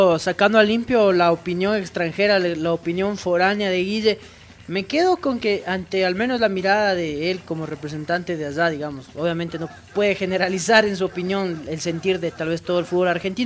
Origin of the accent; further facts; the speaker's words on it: Ecuador; como ecuatorianos nosotros sentimos que el nivel hoy de Ecuador da un poco como para entrar en el último cupo directo